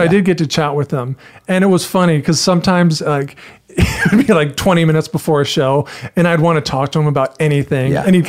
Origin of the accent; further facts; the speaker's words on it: Carlsbad, California, United States; Carlsbad, San Diego County.